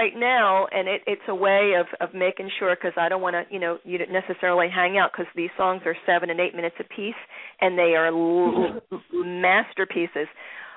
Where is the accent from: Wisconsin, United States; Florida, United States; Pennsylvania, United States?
Pennsylvania, United States; Philadelphia; And I know about Grace Kelly because I'm from Philadelphia.